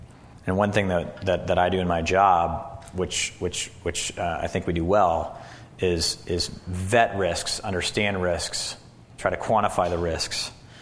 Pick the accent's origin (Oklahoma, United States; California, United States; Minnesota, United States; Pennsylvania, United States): Minnesota, United States; I mean, I grew up in Minnesota, but a lot of your growing up is in college.